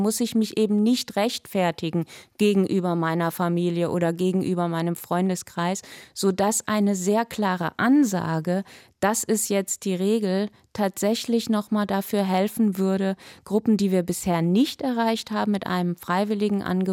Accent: Bremen, Germany; Also ich komme ja aus Bremen und vertrete Bremen im Deutschen Bundestag

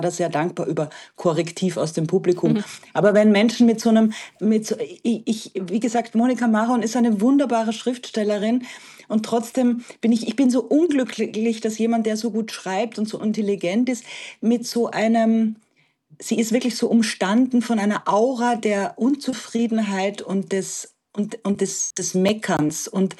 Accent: Austria; Ich bin ja auch Österreicherin und stehe in einer gewissen Weise dazwischen.

